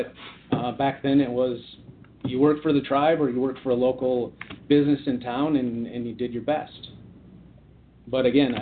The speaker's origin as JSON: {"language": "English", "region": "Minnesota", "country": "United States", "tie": "born or raised there", "said": "that's where I, you know, hunted and fished with my friends, and growing up in Minnesota, that's something that I'll always cherish."}